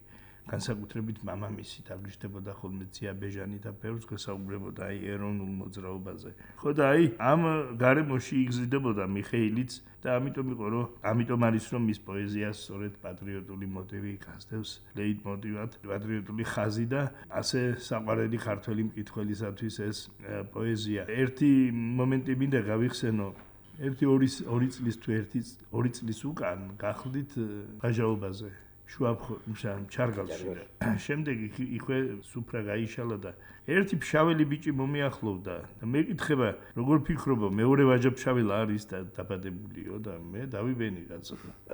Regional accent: Imereti, Georgia; მე წარმოშობით იმერელი კაცი ვარ

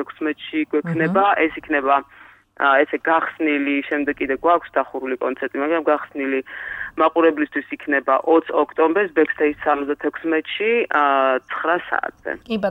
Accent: Gori, Shida Kartli, Georgia; გორი ჩემი ქალაქი იქ დავიბადე, გავიზარდე

